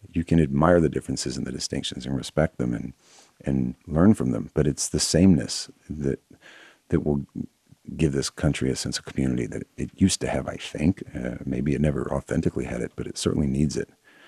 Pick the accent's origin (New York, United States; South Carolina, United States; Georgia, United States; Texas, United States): Texas, United States; And yet, growing up in Texas, I didn't understand how there could be an outlet